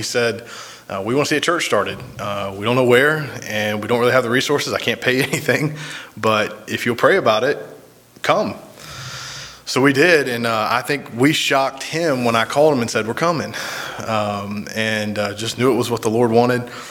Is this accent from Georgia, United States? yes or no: yes; Atlanta, Georgia, United States; now in Maryland, United States; I grew up in Atlanta. I'm Southern as it gets.